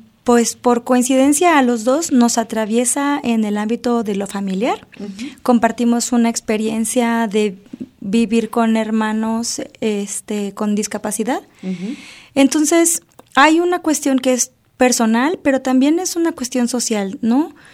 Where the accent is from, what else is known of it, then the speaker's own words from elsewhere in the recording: Nayarit, Mexico; also born or lived in Iguala; yo nací en Iguala, Guerrero, y porque de ahí es la familia de mi mamá, pero sí me crecí en Nayarit, y Nayarit me ha acogido también como profesionista